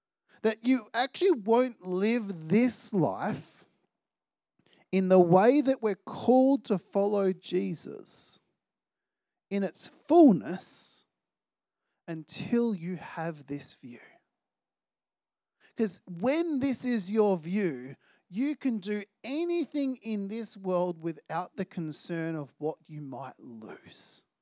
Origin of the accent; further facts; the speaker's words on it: Australia; I grew up in Australia. I was born in Australia. It wasn't until I travelled overseas, and I was about 20 by the time I actually travelled overseas for the first time.